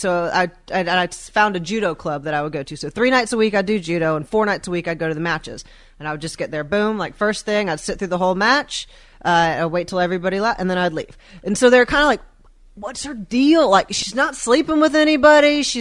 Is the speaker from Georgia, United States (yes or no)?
yes; Marietta, Georgia, United States; also born or lived in Florida; No, I was from Florida, and then by the time I was in high school, I was in Marietta.